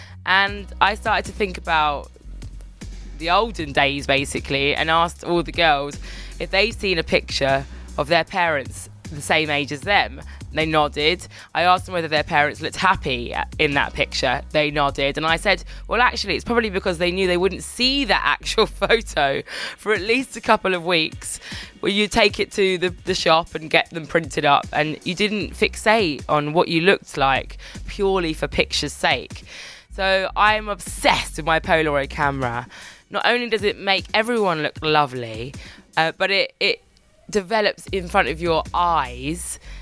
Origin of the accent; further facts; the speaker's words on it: Birmingham, West Midlands, United Kingdom; born there; But this is the finale in the Midlands near Brum, where I was actually born. Yes, I was born in Birmingham.